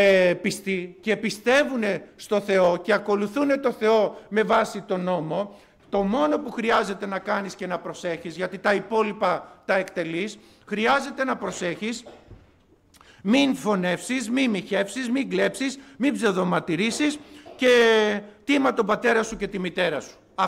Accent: Greece; πρέπει να είμαστε περήφανοι που είμαστε Έλληνες.

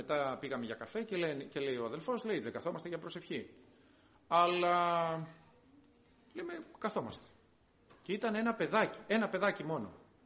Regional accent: Chalkida, Central Greece, Greece; επειδή είμαι από Χαλκίδα εγώ.

